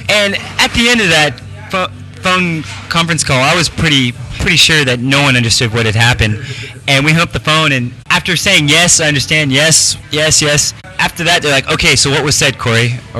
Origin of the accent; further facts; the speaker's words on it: United States; But I'm American, pretend like you're an American.